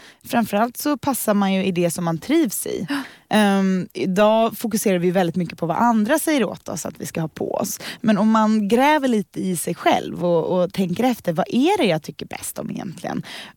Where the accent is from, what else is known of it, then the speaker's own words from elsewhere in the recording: Gothenburg, Västra Götaland County, Sweden; Och i Göteborg som är min hemstad från början.